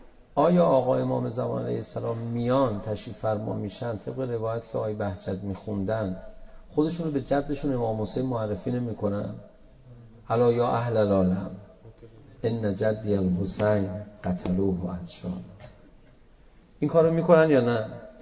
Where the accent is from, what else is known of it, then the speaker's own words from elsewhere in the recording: Iran; ما روحانی هستیم احکام پرسیدا، به قیافمون نگاه کرده بود تشخیص بود ما ایرانی هستیم